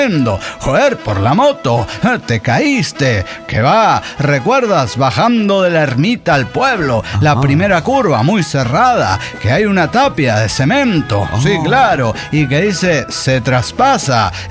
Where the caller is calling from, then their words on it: Tarija, Bolivia; de Tarija, Bolivia.